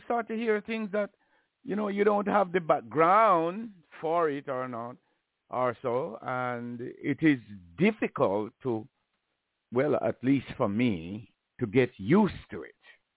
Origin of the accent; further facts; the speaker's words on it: Jamaica; I was born and raised in Jamaica with only church gospel